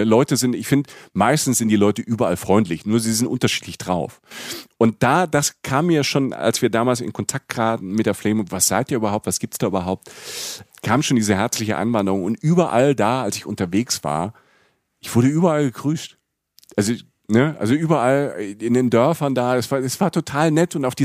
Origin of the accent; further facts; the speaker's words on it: Rhineland-Palatinate, Germany; ich bin in Rapsfeldern auch groß geworden, in der Pfalz, ne, gibt's auch Rapsfelder.